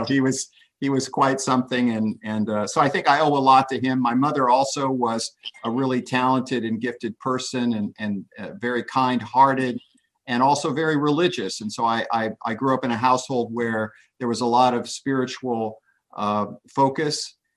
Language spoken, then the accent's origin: English; California, United States; born there; also born or lived in Alaska; I was born in California. I lived for 3 years on Kodiak Island in Alaska. So I had a very, very adventurous childhood.